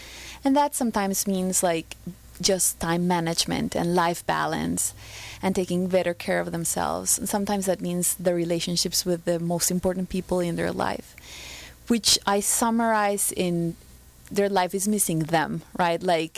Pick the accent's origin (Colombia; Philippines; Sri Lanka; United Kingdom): Colombia; English is a second language; moved away as an adult; now in New York, United States; And I grew up in Colombia, in South America, so I went into economics and decided I wanted to work for Wall Street, so moved to New York.